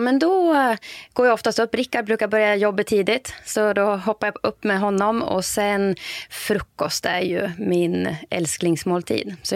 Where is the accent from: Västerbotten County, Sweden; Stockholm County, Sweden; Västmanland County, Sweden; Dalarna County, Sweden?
Västmanland County, Sweden; Fagersta; Jag är från Fagersta, bor jag.